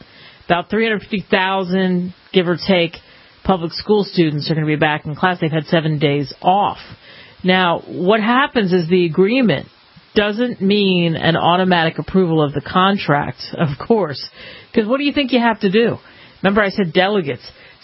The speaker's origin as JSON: {"language": "English", "region": "Pennsylvania", "country": "United States", "tie": "born or raised there", "said": "I grew up outside of Philly. You get like less than an inch."}